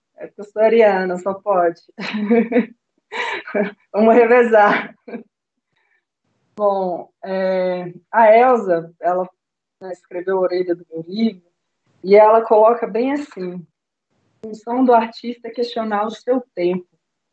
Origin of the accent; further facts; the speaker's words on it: Brazil; sou escritora, sou mãe de Helena, sou brasileira